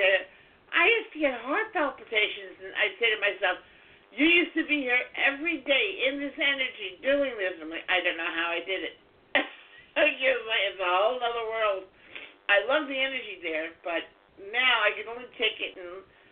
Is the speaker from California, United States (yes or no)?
no; New York, United States; Of course I locked my door. I'm from New York.